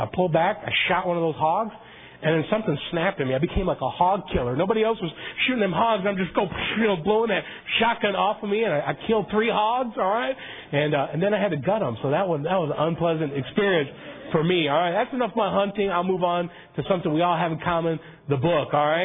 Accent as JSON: {"language": "English", "town": "Chicago", "region": "Illinois", "country": "United States", "tie": "born or raised there", "said": "I'm out from the city. I grew up in Chicago. I never really hunted. I was hunted in Chicago."}